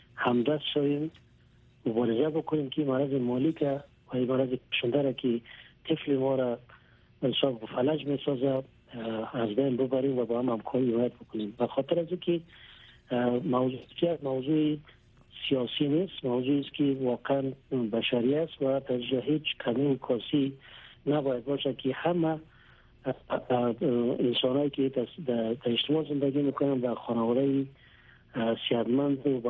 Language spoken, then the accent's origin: Persian; Afghanistan; به عنوان یک افغان و یک مسلمان